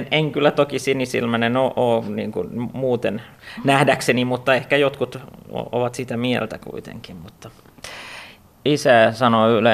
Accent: Malax, Ostrobothnia, Finland; olen Maalahdesta, joka on Vaasasta vähän etelään ja asun siellä avovaimon ja kahden lapsen kanssa

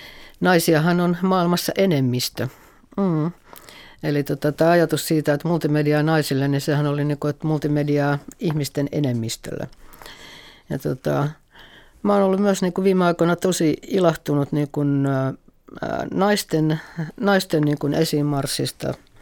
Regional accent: Ostrobothnia, Finland; mä oon pohjalainen lähtöisin

